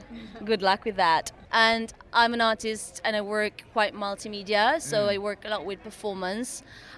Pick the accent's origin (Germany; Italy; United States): Italy; moved away as an adult; now in London, United Kingdom